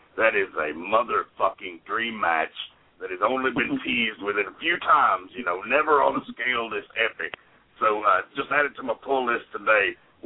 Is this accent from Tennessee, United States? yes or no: yes; Tennessee, United States; you're a fellow Southerner. I'm here from Tennessee.